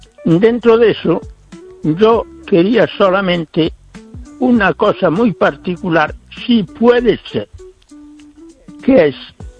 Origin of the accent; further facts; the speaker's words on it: Ferrol, Galicia, Spain; Yo, como soy buen español, me considero muy español y ferrolano, tengo mis creencias en la medida. Y soy no un católico muy forof